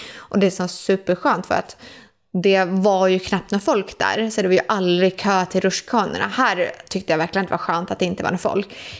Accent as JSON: {"language": "Swedish", "country": "Sweden", "said": "hemma i Sverige så har jag ändå så här, jag vill gå 10 000 steg per dag"}